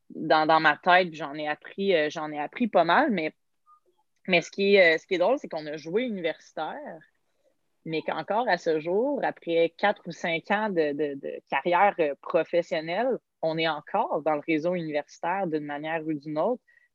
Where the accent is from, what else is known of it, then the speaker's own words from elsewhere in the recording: Montreal, Quebec, Canada; Les 4 années à Québec, donc je viens de Montréal, je me suis déplacée à Québec pendant 4 ans.